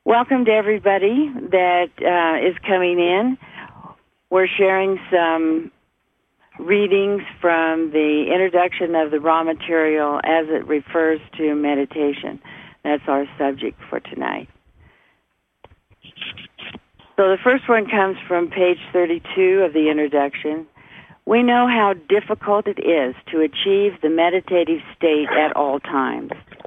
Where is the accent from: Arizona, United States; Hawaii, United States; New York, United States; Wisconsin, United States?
Arizona, United States; Flagstaff; from Flagstaff, Arizona.